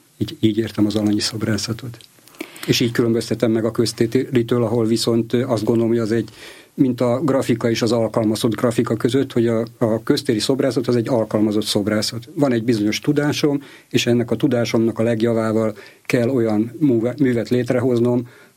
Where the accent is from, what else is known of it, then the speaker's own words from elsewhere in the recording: Gödöllő, Pest, Hungary; talán azért, mert gödöllői vagyok, meghatározott típusú feladatokat kaptam